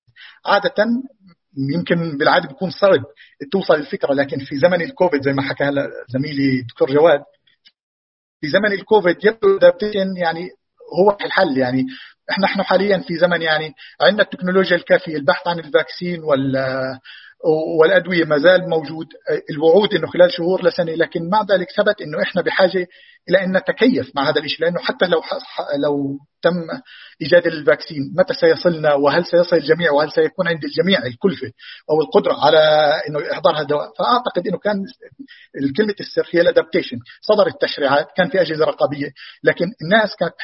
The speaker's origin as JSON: {"language": "Arabic", "country": "Jordan", "said": "في بلدنا عندنا في الأردن، البحر الميت المستوى تبعه تقريبا بنزل كل سنة ما يقارب متر"}